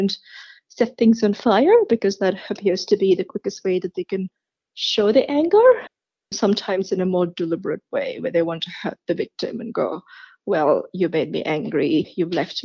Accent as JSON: {"language": "English", "country": "India", "said": "Look, I have a specific interest in that field, obviously, because of my own background. I am Indian, but I don't have a lot of clients from that community at this point in time"}